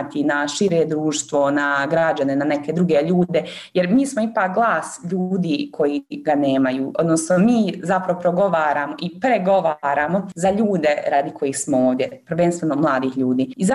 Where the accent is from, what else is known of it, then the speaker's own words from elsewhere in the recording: Bosnia & Herzegovina; U Evropskom parlamentu sam se zaposlila kao Bosanka i Hercegovka i trebalo je posebno odobrenje da se zaposlim, jer nisam državljanka Evropske unije